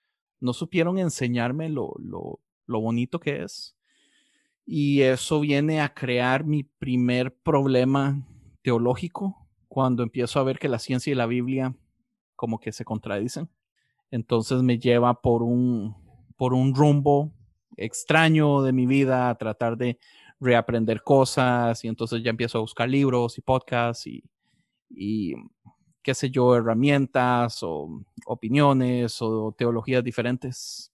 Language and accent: Spanish; Costa Rica; moved away as an adult; now in Los Angeles, United States; Soy tico, viví mis primeros 18 años de vida en Costa Rica. Terminé viniéndome para Los Ángeles, California, por mi mamá.